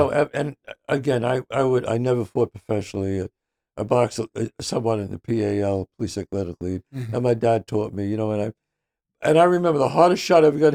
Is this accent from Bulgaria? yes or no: no; New York City, New York, United States; You know me. I'm from the Bronx.